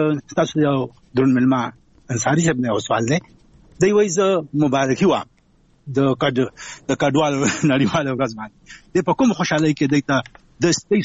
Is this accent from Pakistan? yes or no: no; Afghanistan; زه افغان مهاجر نیم زه افغان یم خو افغان مهاجر نیم